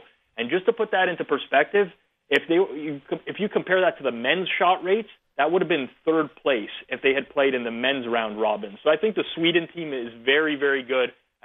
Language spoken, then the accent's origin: English; Canada; I'm Canadian.